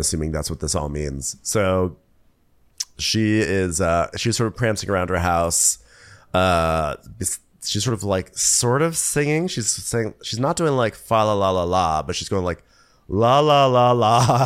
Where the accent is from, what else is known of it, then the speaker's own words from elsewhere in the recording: Serbia; English is a second language; also born or lived in London; Like growing up in Yugoslavia, we didn't celebrate Christmas because of communism.